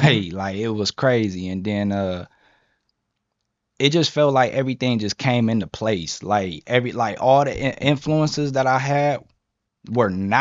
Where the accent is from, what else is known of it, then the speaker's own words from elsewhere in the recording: Anderson, Indiana, United States; I'm from Anderson. So he signed I wanna say one person from Indianapolis.